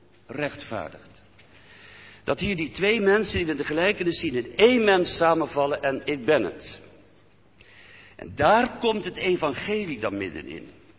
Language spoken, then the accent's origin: Dutch; Gelderland, Netherlands; Als Veluwnaar mag ik erbij zeggen dat bij de Veluwnaren dat soms heel moeilijk te zien is wat er van binnen leeft.